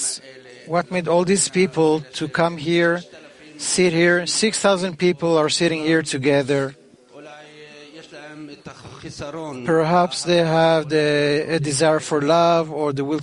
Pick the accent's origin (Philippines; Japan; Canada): Japan; English is a second language; I come from Japan. This is my first Congress.